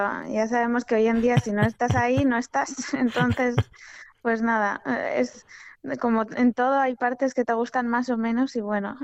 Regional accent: Barrika, Basque Country, Spain; now in San Sebastián, Spain; Yo soy de Barrica, que es un pueblecito que está cerca de Bilbao.

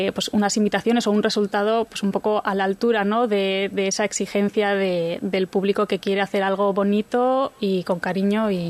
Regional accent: San Sebastián, Basque Country, Spain; como somos dos jóvenes donostiarras, pues queríamos que tuviese como un pedacito de San Sebastián

